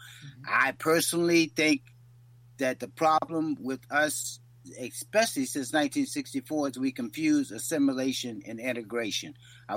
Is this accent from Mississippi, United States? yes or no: no; Yorktown, Virginia, United States; I'm 65 years old, born and raised in Yorktown, Virginia.